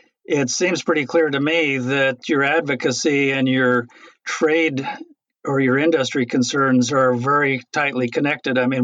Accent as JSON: {"language": "English", "region": "Oregon", "country": "United States", "tie": "born or raised there", "said": "I grew up right on the Rogue River, and there was a 10-mile stretch of that river that I knew every rock on."}